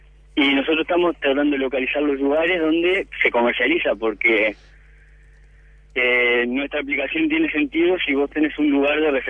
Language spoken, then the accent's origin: Spanish; San Carlos, Maldonado, Uruguay; Balito y yo somos de San Carlos.